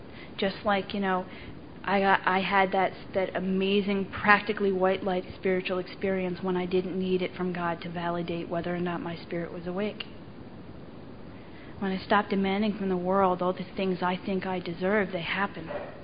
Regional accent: Ireland; I'm Irish, man. I'm angry about everything.

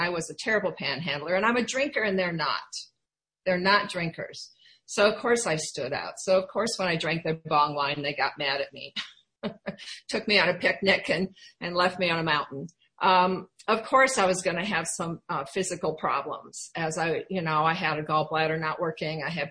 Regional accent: Iowa, United States; I grew up in Iowa, and it was my first resentment, and I couldn't wait to get out of there.

